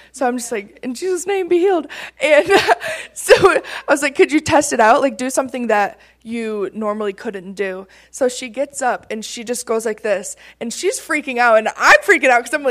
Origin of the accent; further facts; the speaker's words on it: Grand Rapids, Michigan, United States; I'm from Michigan. So I always say that. right there, Grand Rapids.